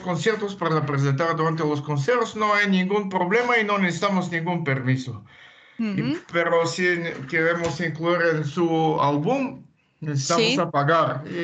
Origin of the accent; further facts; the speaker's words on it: Varna, Varna Province, Bulgaria; Spanish is a second language; Con Rumiana Teneva, los dos tenemos origen de Bulgaria, de la ciudad de Varna, que siempre era una ciudad multicultural.